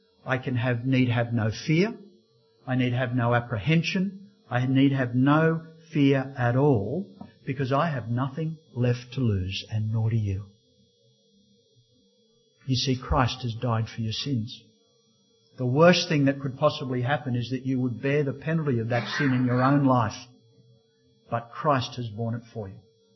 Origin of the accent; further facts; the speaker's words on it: Port Macquarie, New South Wales, Australia; I went to a canvas crusade that used to be held where I grew up in Port Macquarie, down on the river.